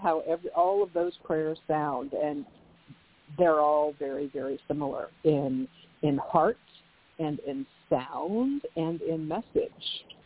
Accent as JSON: {"language": "English", "region": "California", "country": "United States", "tie": "born or raised there", "said": "you know, I grew up in Orange County"}